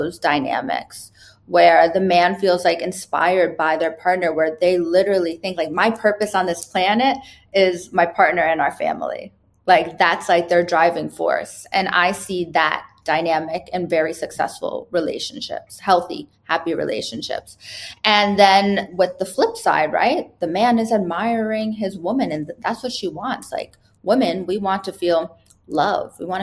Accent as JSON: {"language": "English", "country": "United States", "said": "I'm Puerto Rican, Filipino, and Turkish, but I'm very American."}